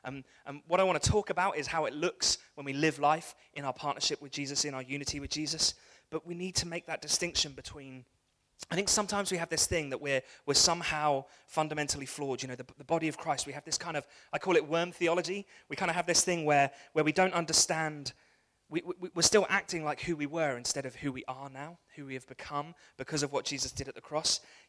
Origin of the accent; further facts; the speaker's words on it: Wembley, London, United Kingdom; Don't worry, I know I'm from Wembley.